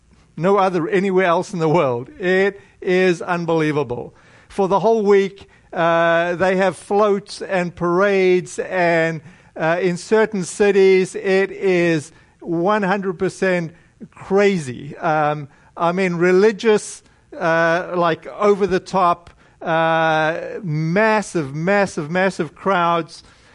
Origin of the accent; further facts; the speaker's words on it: South Africa; I was born in South Africa, and this is a vacation weekend. You have Easter Friday and you have Monday, and typically everybody heads to the beach.